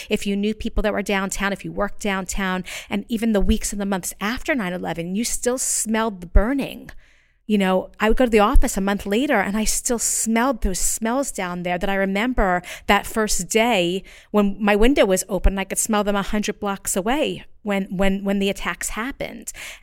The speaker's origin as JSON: {"language": "English", "town": "Lakewood", "region": "New Jersey", "country": "United States", "tie": "born or raised there", "said": "Born and raised in New Jersey. In Lakewood, New Jersey."}